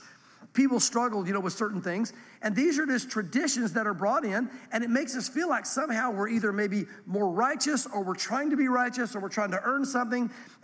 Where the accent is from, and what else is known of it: the South, United States; born or raised there